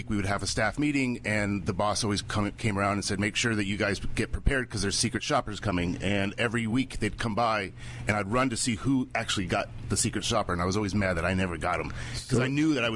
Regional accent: Lafayette, California, United States; Lafayette, California.

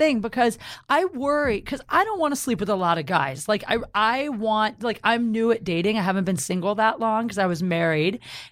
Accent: Ohio, United States; I'm from Ohio.

